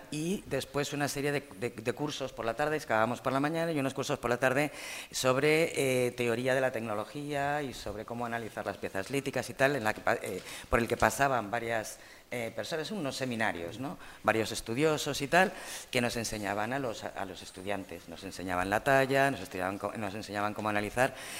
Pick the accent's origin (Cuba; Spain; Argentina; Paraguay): Spain; Madrid, Community of Madrid; soy de Madrid, estudié en la Complutense de Madrid